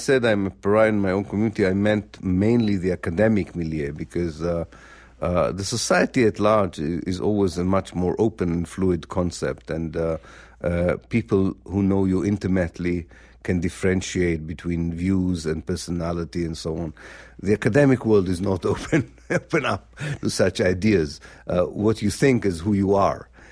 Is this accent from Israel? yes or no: yes; Israel; I was born in Israel in the early 1950s and had a kind of conventional, I would say, Israeli-Jewish background